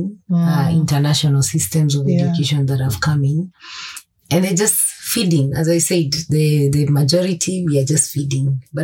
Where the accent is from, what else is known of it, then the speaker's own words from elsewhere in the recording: Limuru, Kiambu County, Kenya; I grew up in Limuru where we had plenty of plums, pears and peach.